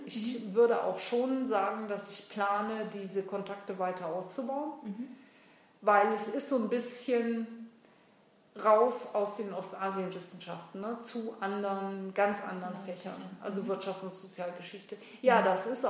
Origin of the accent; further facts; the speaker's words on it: Germany; moved away as an adult; now in Vienna, Austria; Ich meine, ich bin ja aus Deutschland, und, ja, seit ich in Wien bin